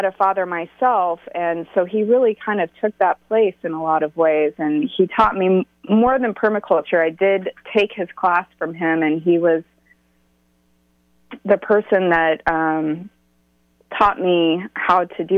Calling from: Lawrence, United States; and I'm calling from Lawrence.

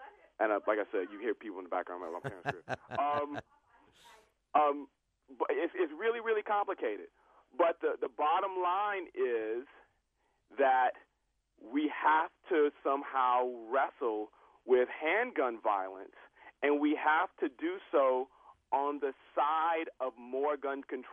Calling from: Detroit, Michigan, United States; I'm calling from Detroit, from my parents' home

